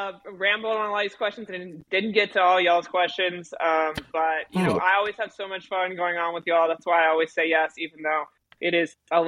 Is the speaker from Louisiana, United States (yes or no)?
yes; Louisiana, United States; I am from Louisiana, so